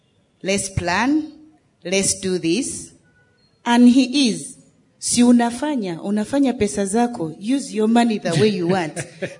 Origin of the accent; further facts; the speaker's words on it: Kenya; I'm a half caste, Ugandan Kenyan. And now, I'm Kenyan and married to Ugandan.